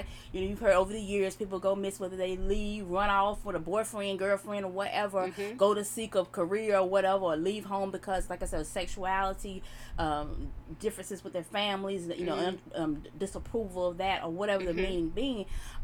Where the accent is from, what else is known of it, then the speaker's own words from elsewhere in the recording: North Carolina, United States; Yeah, and think about our state. We're from North Carolina